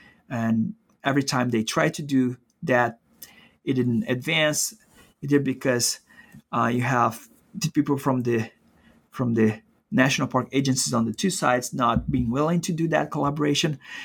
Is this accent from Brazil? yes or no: yes; Brazil; I was not only a foreigner, but I was from Brazil, from across the border